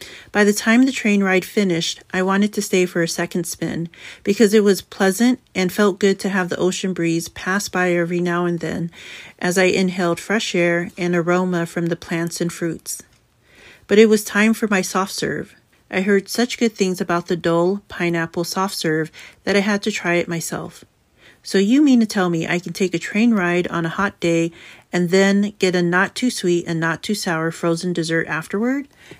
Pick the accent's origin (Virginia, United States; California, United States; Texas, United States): California, United States; San Francisco; But it is an original show about growing up in San Francisco in a Polynesian family with strict rules